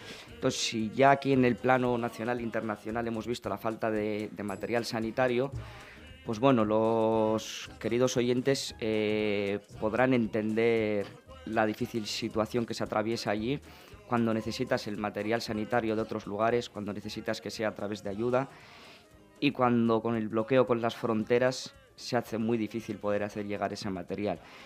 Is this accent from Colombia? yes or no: no; Western Sahara; la mayoría somos jóvenes saharauis